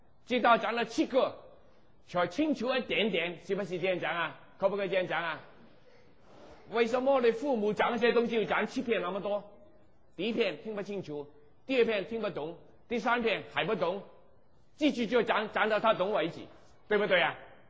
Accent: Hong Kong; accent: Cantonese-accented Mandarin; Chinese is a second language; 我知道我从香港来，我从香港听那个印度人讲粤语，我很费力气

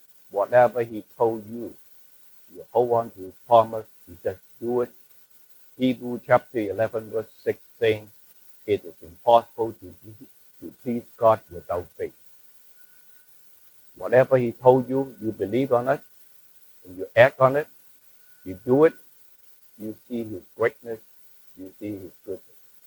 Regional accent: Hong Kong; I come from Hong Kong, you know what I mean.

